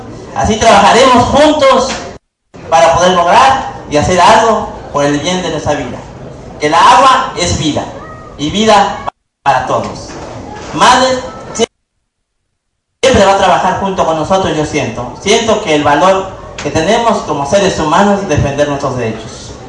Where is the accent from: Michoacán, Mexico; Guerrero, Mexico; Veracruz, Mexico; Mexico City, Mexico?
Veracruz, Mexico; San Juanica; Bueno, pues yo vengo del municipio de San Juanica. Somos aquí de Veracruz.